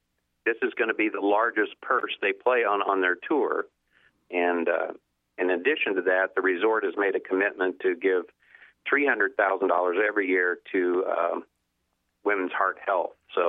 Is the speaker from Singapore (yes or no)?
no; Indianapolis, Indiana, United States; I'm originally from Indianapolis and spent most of my life there, and I used to think I knew what Southern Indiana was like